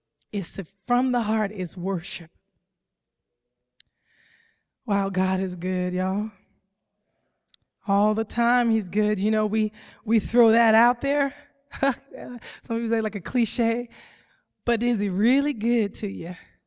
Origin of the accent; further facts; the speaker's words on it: Georgia, United States; You know, I came from Georgia, so my great-great-grandfather used to have pigs and cows and things of that nature.